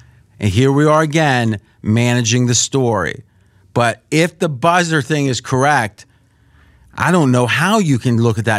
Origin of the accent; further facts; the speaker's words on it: Pittsburgh, Pennsylvania, United States; And I grew up around Pittsburgh